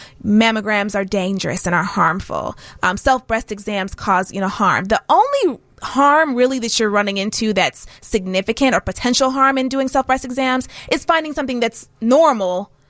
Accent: Chicago, Illinois, United States; So I'm born and raised in Chicago, South Side in the house.

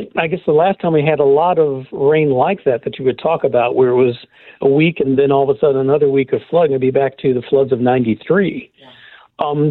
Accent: Cleveland, Ohio, United States; I'm from Cleveland originally, and I'm much more cold tolerant

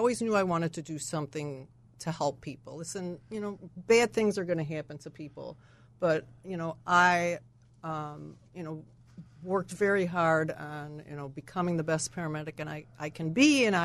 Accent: Massachusetts, United States; born there; now in Chicago, United States; I was born in Massachusetts, so I'm

